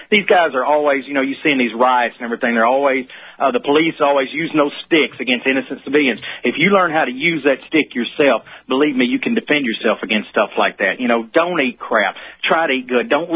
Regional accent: the South, United States; accent: southern; I hope you can understand that with my old southern accent, that defeats the tasers.

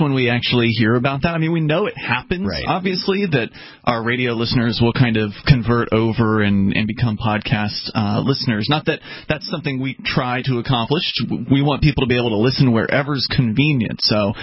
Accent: Florida, United States; although I can handle the heat because I'm originally from Florida.

